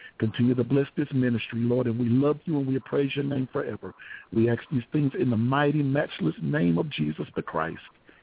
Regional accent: Mississippi, United States; And I'm from Mississippi, and they said we're the friendly state.

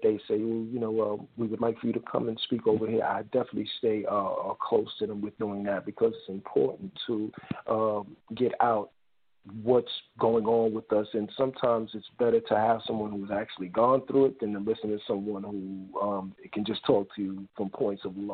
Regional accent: New York City, New York, United States; My parents are from Jamaica. I'm first generation born here, born and raised in the Bronx.

